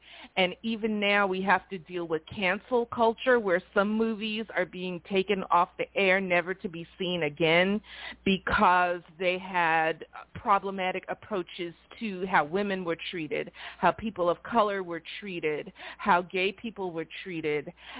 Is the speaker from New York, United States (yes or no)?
yes; New York, United States; I'm originally from New York. I have all that New York culture.